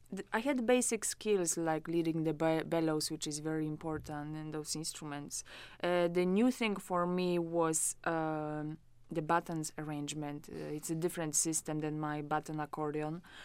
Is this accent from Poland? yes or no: yes; Poland; I'm Polish.